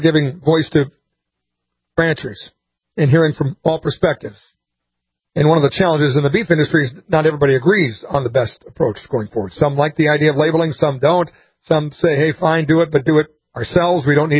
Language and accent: English; Sioux Falls, South Dakota, United States; born there; I think I was born in Sioux Falls.